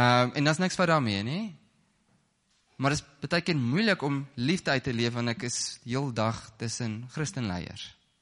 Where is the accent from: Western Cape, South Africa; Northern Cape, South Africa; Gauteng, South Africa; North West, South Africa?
Northern Cape, South Africa; Ek kom eintlik van die Noord-Kaap af.